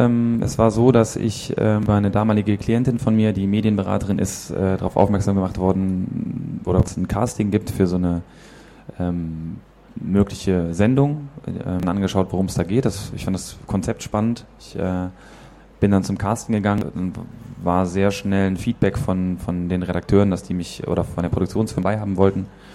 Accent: Bonn, North Rhine-Westphalia, Germany; Genau, ich komme aus Bonn.

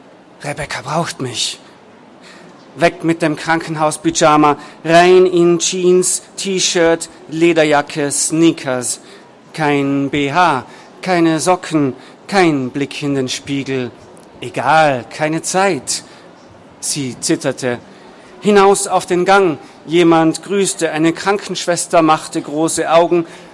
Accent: Innsbruck, Tyrol, Austria; ich bin jetzt nicht unbedingt aus der deutschen oder mitteldeutschen Gegend. Ich komme aus Österreich, aus Innsbruck in Tirol

